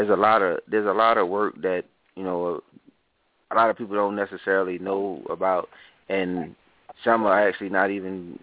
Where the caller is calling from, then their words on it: Fayetteville, North Carolina, United States; Fayetteville, North Carolina.